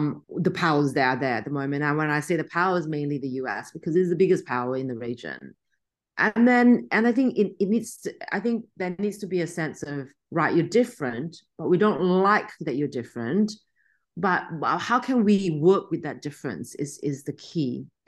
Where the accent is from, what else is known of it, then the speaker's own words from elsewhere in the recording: Sydney, New South Wales, Australia; People on the street ask me here in Australia, I'll say I'm from Sydney. If people overseas ask me where I'm from, I still say I'm from Sydney